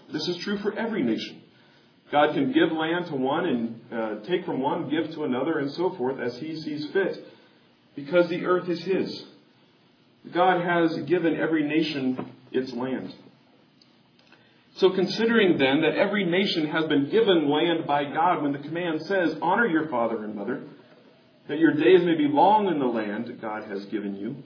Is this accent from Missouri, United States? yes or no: yes; Kansas City, Missouri, United States; visited Kansas City, my hometown where I grew up.